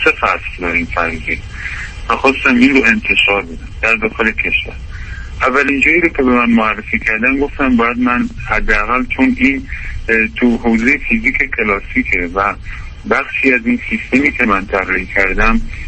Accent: Kermanshah, Iran; از اون طریق من رو انتقال دادم به شهر خودمون کرمانشاه

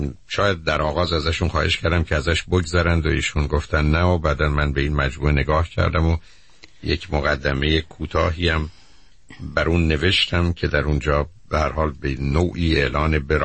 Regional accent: Shiraz, Fars, Iran; متوجه این واقعیت شدیم که مثل این که هر سه ما شیرازی هستیم

